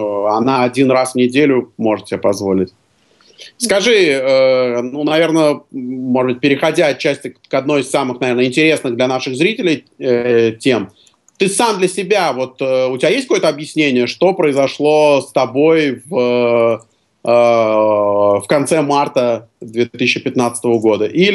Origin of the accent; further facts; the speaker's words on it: Moscow, Russia; особенно мы, москвичи, мы не в Варшаве, у нас нет проблем с квасом